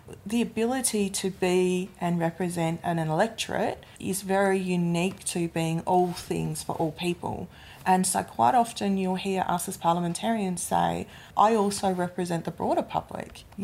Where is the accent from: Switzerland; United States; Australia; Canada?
Australia; Western Australia; even my home state of Western Australia